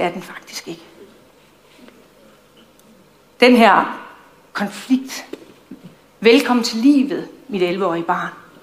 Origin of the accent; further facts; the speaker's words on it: North Denmark Region, Denmark; Og så kommer jeg faktisk fra Nordjylland, hvis I skulle være tvivl.